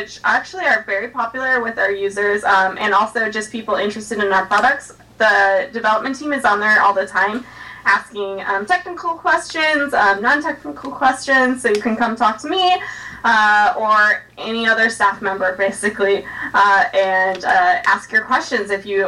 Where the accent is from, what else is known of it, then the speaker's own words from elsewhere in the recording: Midwest, United States; now in California, United States; Like I said, I'm from the Midwest, so I would love to do some more Midwest shows. It's just difficult flying us from California out to the Midwest.